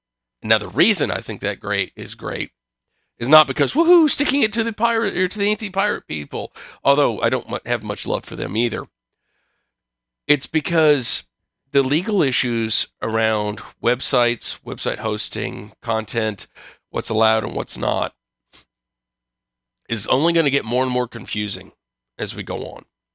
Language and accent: English; United States; I guess everybody else does call that football, but I'm American.